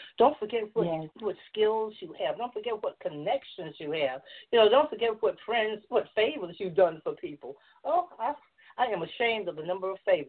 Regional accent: the South, United States; I grew up in the South, and I can't tell you how many people, white women, men will tell you

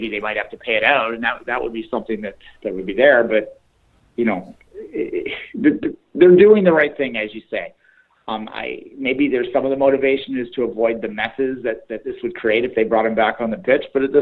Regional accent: Canada; But nonetheless, as a Canadian, we kind of like this.

